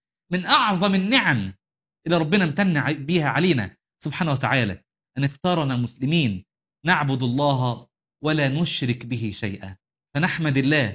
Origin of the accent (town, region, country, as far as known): Egypt